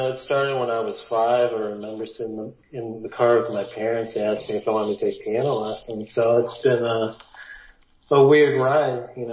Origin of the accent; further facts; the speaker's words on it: Wooster, Ohio, United States; Yeah, we're from this college town. My dad's a college professor now. Worcester, Ohio.